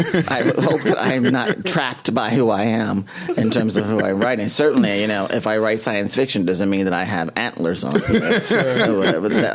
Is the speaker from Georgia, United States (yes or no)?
no; Cincinnati, Ohio, United States; So some people always say, "Where are you from?" Because they can't really locate it. But Cincinnati is where I was born and raised.